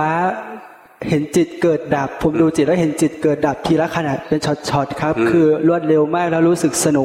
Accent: Chaiyaphum, Thailand; เป็นคนชัยภูมิครับ

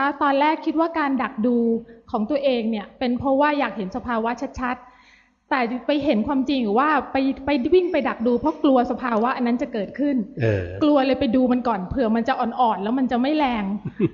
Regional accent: Bangkok, Thailand; อยู่กรุงเทพเนี่ยละค่ะ

